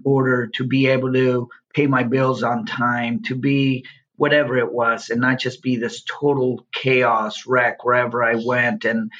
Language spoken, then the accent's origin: English; Los Angeles, California, United States; also born or lived in Tijuana, Mexico; But growing up, I grew up in Los Angeles in a predominantly white neighborhood in the Valley back in the 70s.